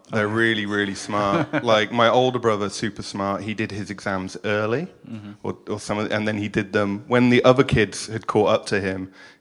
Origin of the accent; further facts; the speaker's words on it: Birmingham, West Midlands, United Kingdom; I'm from England. I'm from Birmingham, in the middle of England.